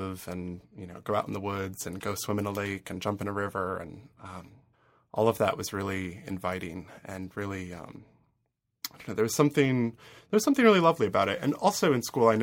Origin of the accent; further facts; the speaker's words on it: Hartford, Connecticut, United States; moved away as an adult; also born or lived in Providence; now in Atlanta, United States; I grew up in Hartford, Connecticut, and I lived there until going to school in Providence, Rhode Island. And then after graduating, I moved down here.